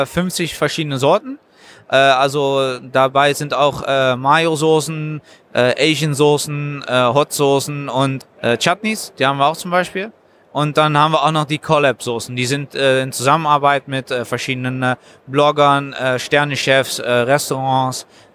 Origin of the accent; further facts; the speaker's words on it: Cologne, North Rhine-Westphalia, Germany; also born or lived in Netherlands; Also ich komme aus Köln, da bin ich geboren. Danach bin ich nach Holland umgezogen.